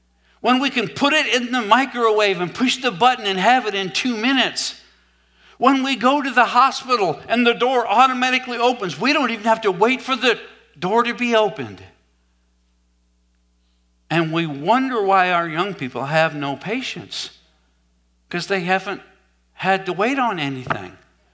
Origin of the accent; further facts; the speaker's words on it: the South, United States; I've told you before, because I'm from the South, that's a whole lot of Southern comfort.